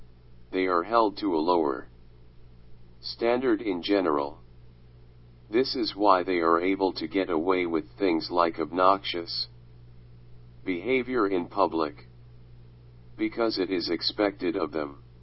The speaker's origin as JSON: {"language": "English", "country": "United States"}